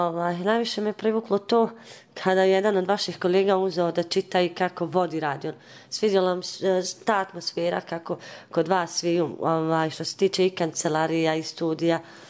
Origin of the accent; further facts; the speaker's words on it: Banovići, Federation of Bosnia and Herzegovina, Bosnia & Herzegovina; dolazim iz Banovića